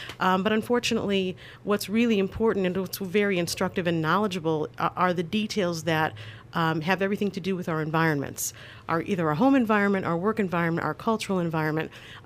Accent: Gary, Indiana, United States; I come from Gary, Indiana, a steelworking family.

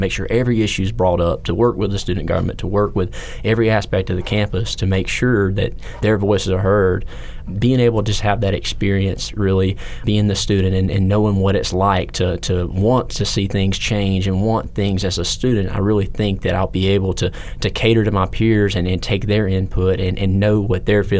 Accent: Start, Louisiana, United States; I'm from Start, Louisiana, not too far, just east of here.

